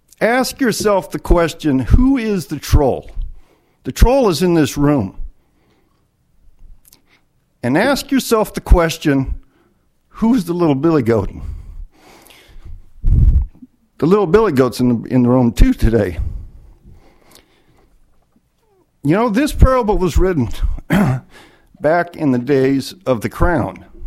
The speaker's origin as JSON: {"language": "English", "region": "California", "country": "United States", "said": "I'm from Mendocino County, Comanche. I have a tree farm there."}